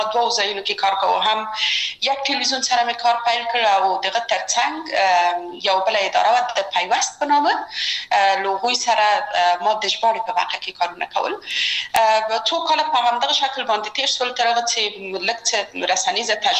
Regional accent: Kabul, Afghanistan; یو خو موږ د مکرایانو په ساحه کې لوی شوي وو، هلته زموږ بلدتیا ډېره زیاته وه.

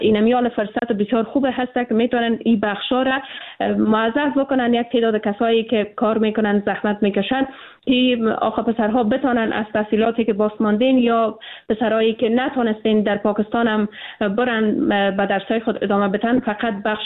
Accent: Afghanistan

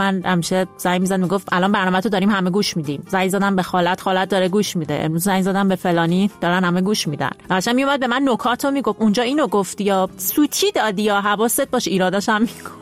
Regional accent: Iran; moved away as an adult; also born or lived in France; now in Prague, Czechia; سال 2015 بودش که از ایران اومدم بیرون رفتم فرانسه و اونجا دانشجو بودم 4 سال توی فرانسه بودم

